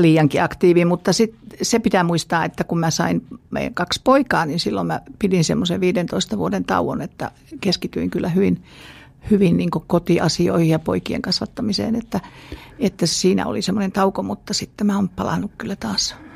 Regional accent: Ylivieska, North Ostrobothnia, Finland; siellä lapsuuteni Ylivieskassa

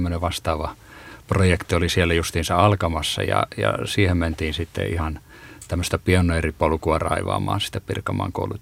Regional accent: Jyväskylä, Central Finland, Finland; mä olen syntynyt ja kasvanut Jyväskylässä ja siellä tämmöisen helluntalaisen kodin lapsena ja oikeastaan kolmonen polven helluntalaisena olen

